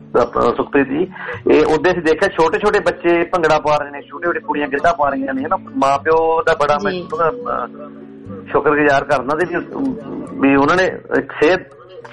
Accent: Mahi Nangal, Punjab, India; ਬਠਿੰਡੇ ਜ਼ਿਲ੍ਹੇ 'ਚ ਮੇਰਾ ਪਿੰਡ ਹੈ

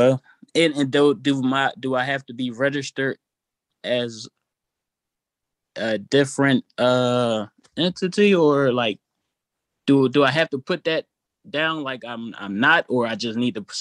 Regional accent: Philadelphia, Pennsylvania, United States; I'm from Philly too

